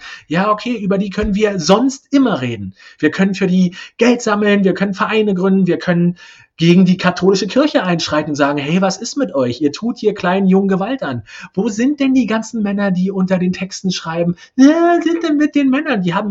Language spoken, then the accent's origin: German; East Germany, Germany; born there; Ich bin ja gebürtiger Ossi